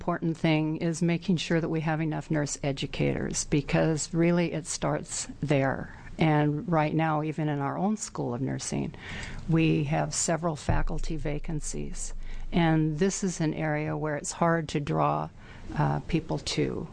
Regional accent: Tigard, Oregon, United States; I'm from Tigard, Oregon.

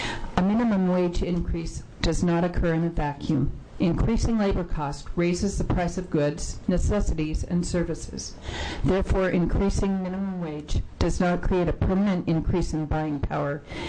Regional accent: Salem, Oregon, United States; from Salem, Oregon.

